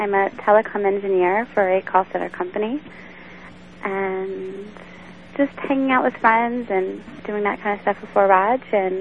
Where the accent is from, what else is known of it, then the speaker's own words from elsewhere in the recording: East Coast, United States; now in Arizona, United States; I'm 32, and I grew up on the East Coast, now living in Arizona.